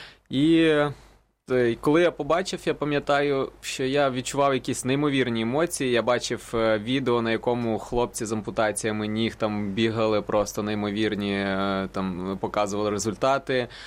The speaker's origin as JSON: {"language": "Ukrainian", "region": "Kyiv", "country": "Ukraine", "tie": "born or raised there", "said": "я був на навчанні, коли проводилось в Києві, в моєму рідному місті."}